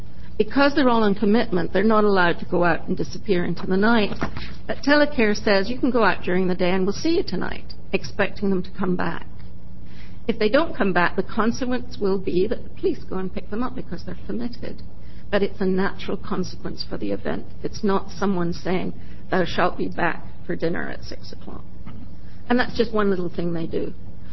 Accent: Newberg, Oregon, United States; And I'm from Newburgh, Oregon. And I'm an Army member and a parent.

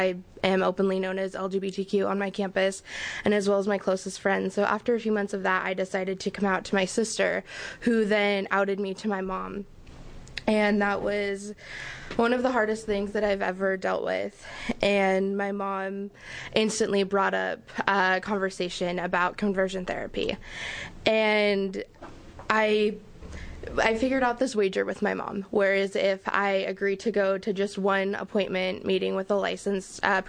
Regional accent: Medford, Oregon, United States; people that I know from my hometown in Medford, Oregon

